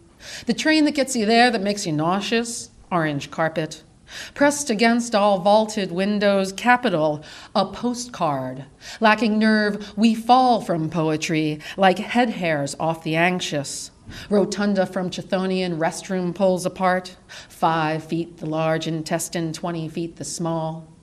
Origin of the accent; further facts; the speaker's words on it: New York, United States; now in Washington, United States; I'm from New York, and I always felt like kind of like a fish out of water here.